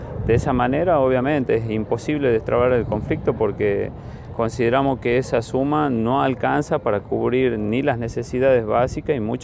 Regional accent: Tucumán, Argentina; somos tucumanos

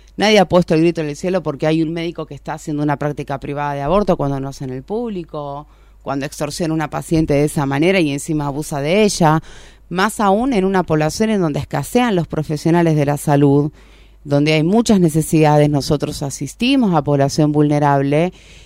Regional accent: Buenos Aires, Argentina; now in Tartagal, Argentina; yo soy oriunda de Buenos Aires, estoy viviendo en Tartagal desde junio del año 2019. Ya estoy radicada aquí

